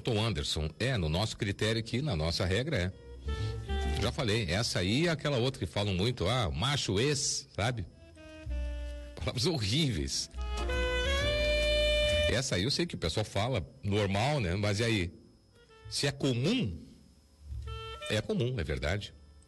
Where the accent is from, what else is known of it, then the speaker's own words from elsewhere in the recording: Alegrete, Rio Grande do Sul, Brazil; Eu também sou do Alegrete. Minha terra querida